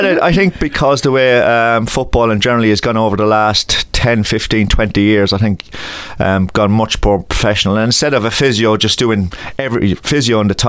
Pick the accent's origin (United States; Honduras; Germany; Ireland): Ireland; Cork, Munster; No, I grew up in Cork in Ireland